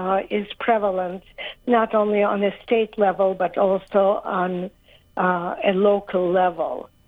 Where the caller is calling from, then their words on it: Miami, Florida, United States; Hi. I'm calling from Miami.